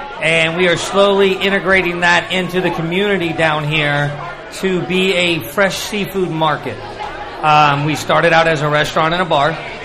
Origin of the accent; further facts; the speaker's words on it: Slidell, Louisiana, United States; also born or lived in Baton Rouge / Shreveport; My background, I actually was born and raised in Louisiana, in the southeast. Right outside of New Orleans is Slidell, Louisiana. I worked for Ralph Ekeku's out of Baton Rouge. Then I went to Shreveport.